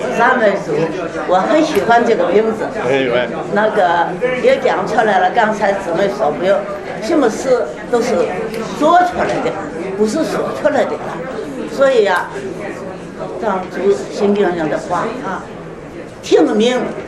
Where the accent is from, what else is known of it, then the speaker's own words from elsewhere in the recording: Shandong, China; 所以我们这个源头山东人，我们都是农村呀